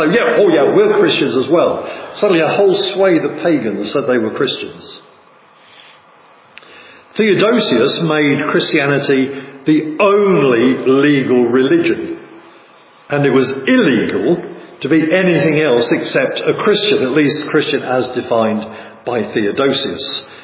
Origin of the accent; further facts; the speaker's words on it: England, United Kingdom; because I'm English, and Wales is just a mile down the road.